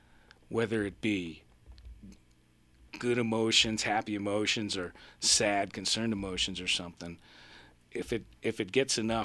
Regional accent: East Coast, United States; I think I'm from the East Coast

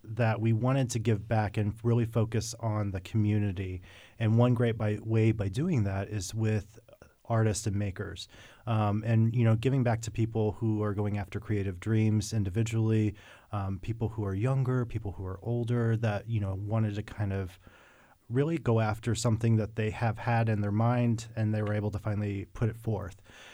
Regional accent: Indiana, United States; also born or lived in Wisconsin; now in Waco, United States; So previously I was from Wisconsin and originally from Indiana.

